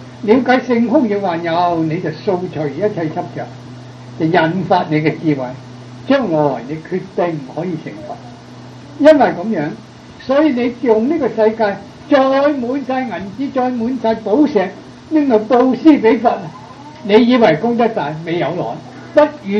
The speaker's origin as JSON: {"language": "Cantonese", "country": "China", "said": "身體發膚受之父母不敢毀傷，我哋中國人嘅道德"}